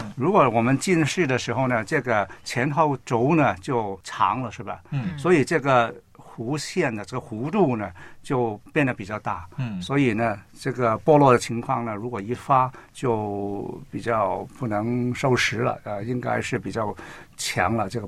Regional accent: China; 所以呢，我们中国人如果

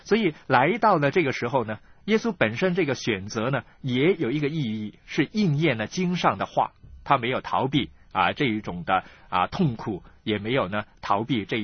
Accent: China; 就正如我们中国人呢、啊

